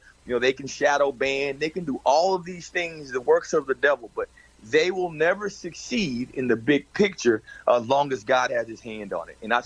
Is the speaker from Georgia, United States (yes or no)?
no; Texas, United States; accent: blend of Texas, Minnesota and New York; I grew up in Texas. So it was a blend between Texas, Minnesota, and New York.